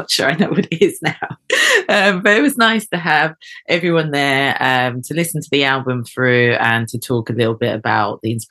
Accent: Eket, Akwa Ibom, Nigeria; born there; I was born in Eket, and they're Abibio people, eastern coastal Nigeria.

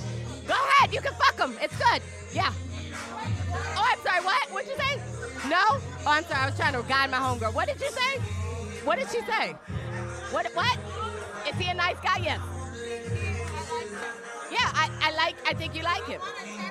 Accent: Michigan, United States; I'm from Michigan, so.

